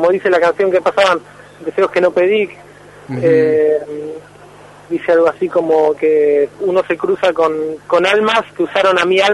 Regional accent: Monte Grande, Buenos Aires Province, Argentina; Yo nací en Loma de Zamora, pero viví siempre en Monte Grande, sigo viviendo en Monte Grande

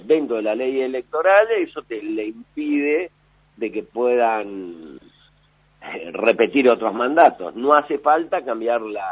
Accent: San Martín, Buenos Aires Province, Argentina; No, yo soy de San Martín.

